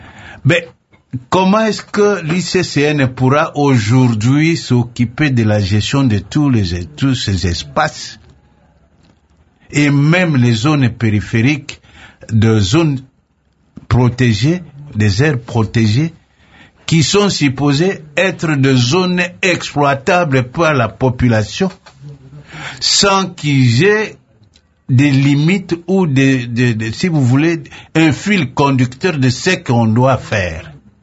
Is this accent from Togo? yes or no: yes; Lomé, Maritime, Togo; moi je viens de la région de Lomé, là, le cœur de ce pays.